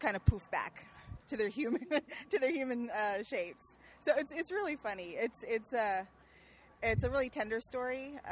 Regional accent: Gardena, California, United States; I'm from Gardena, California.

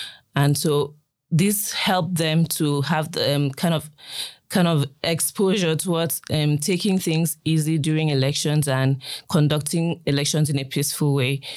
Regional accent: Nigeria; Growing up in Nigeria, I was, let's say, 5 or 6.

